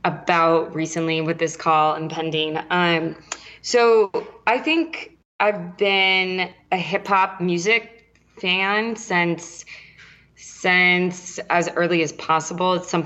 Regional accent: San Diego, California, United States; And the first time I saw him, I remember it was in San Diego. I'm from San Diego and I went to one of those like kind of street festival, or it was called San Diego Street Scene.

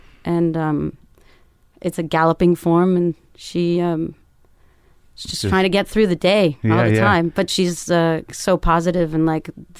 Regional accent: Canada; I'm Canadian.

